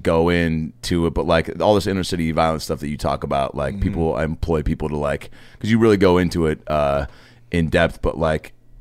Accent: Lake Forest Park, Washington, United States; Cause I grew up in Lake Forest Park, Washington.

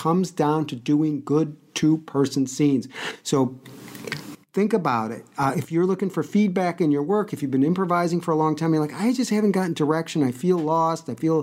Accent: Chicago, Illinois, United States; No, I'm from Chicago.

